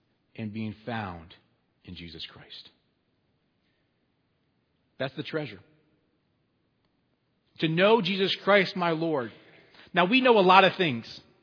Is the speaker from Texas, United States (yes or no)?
yes; Texas, United States; Tim Tebow came to my hometown in Texas.